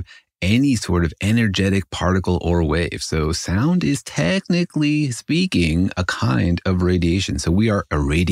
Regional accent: Los Alamos, New Mexico, United States; But I grew up in Los Alamos, New Mexico, where we like to say we all glow in the dark.

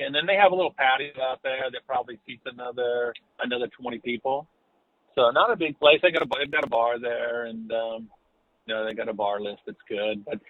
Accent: San Antonio, Texas, United States; It's been there for a long time, but I grew up in San Antonio.

